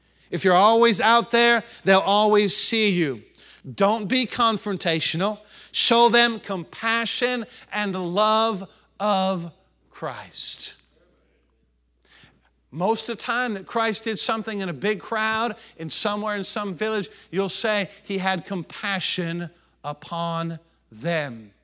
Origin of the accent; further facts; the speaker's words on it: the North, United States; I know that I'm from the North, and y'all speak differently down here.